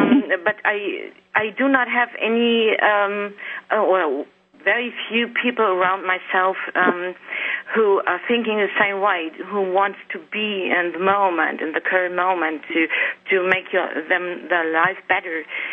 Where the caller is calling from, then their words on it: Schleswig-Holstein, Germany; English is a second language; I'm calling in from Germany. It's a nice town called Bachterheide. It's near Hamburg.